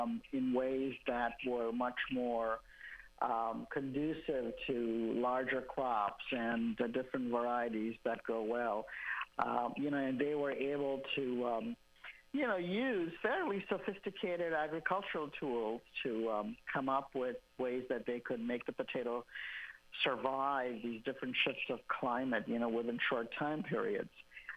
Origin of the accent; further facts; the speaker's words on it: Mumbai, Maharashtra, India; Yes, very much so. I would say ever since I was a child, you know, my earliest memories have always been about potatoes.